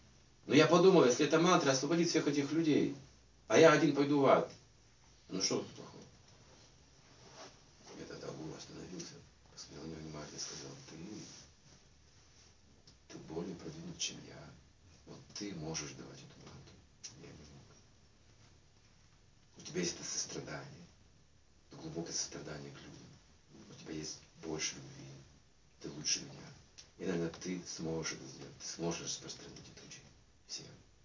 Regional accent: Kazakhstan; Ну, мы из Казахстана. Это как его религия? Ну, мусульманский, так сказать.

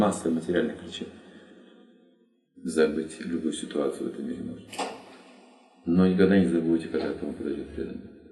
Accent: Russia; Я назвал свое имя, говорит, ты откуда? Из России.

